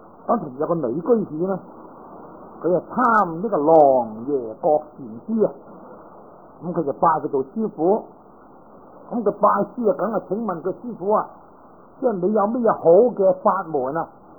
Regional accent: Guangdong, China; 我哋广东人话咁咪由得佢啦

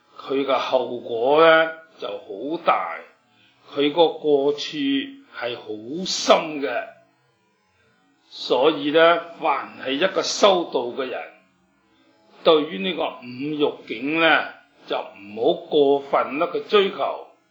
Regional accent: China

